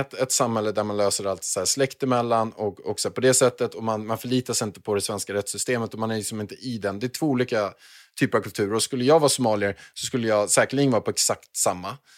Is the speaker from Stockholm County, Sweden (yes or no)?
yes; Haninge, Stockholm County, Sweden; När jag bodde i Stockholm, då bodde vi på Östermalm och Vasastan. Så här. Och sen så sker ett liv här utanför. Sen kommer jag från Haninge, bott i Brandbergen och allt sånt där.